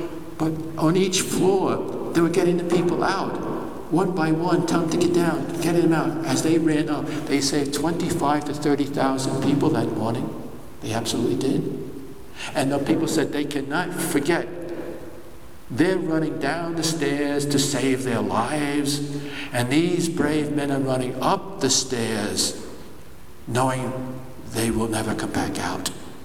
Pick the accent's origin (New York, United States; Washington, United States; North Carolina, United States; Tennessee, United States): New York, United States; I come from New York, where was I at 9/11 when the towers came down?